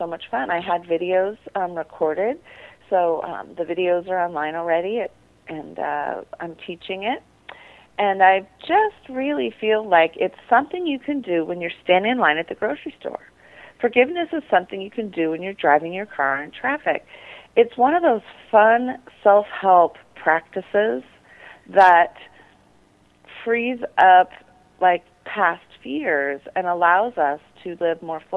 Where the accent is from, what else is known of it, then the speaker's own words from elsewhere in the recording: California, United States; I grew up near Stanford University, and at that time, it was really filled with orchards and green grass. It looks different now.